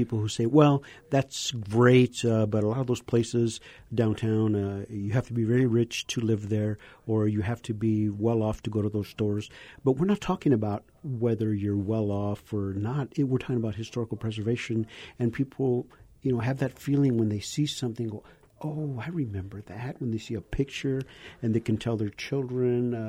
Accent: New Mexico, United States; we grew up in New Mexico, but I still remember as a kid, sometimes when we would go to the Crest building and buy popcorn

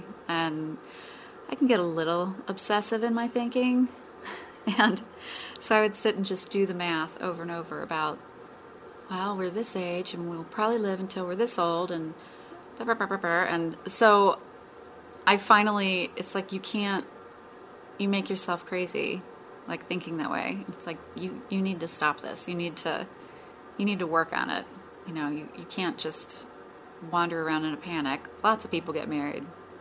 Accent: Cincinnati, Ohio, United States; And then I'm from Cincinnati, and when I was a kid, we had an aquarium at the zoo that no longer exists

